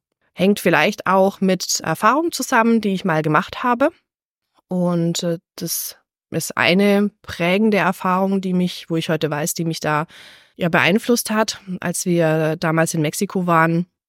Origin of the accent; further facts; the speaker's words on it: Texas, United States; Und jetzt bin ich groß geworden in den USA. Und zwar in Texas, wo wir, seit ich denken kann, einen Pool im Garten hatten.